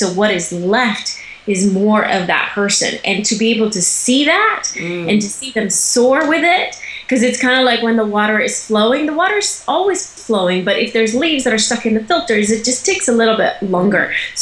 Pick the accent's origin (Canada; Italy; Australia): Italy; also born or lived in Switzerland; now in Los Angeles, United States; I was born and raised in Italy. I was then, my family moved to Switzerland, and then when I was 18 I moved to America, where I am now speaking to you from. I live in Los Angeles. I've lived in LA for over 20 years